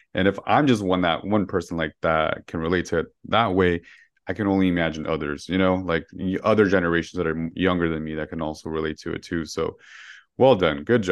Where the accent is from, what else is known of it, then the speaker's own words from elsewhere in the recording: Los Angeles, California, United States; like I'm from Boyle Heights, East LA, and we grew up with that.